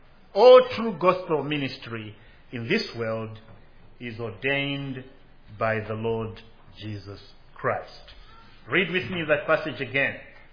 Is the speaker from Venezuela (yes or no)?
no; Zambia; Growing up in Zambia, at the time there were a number of countries that were still fighting for political independence.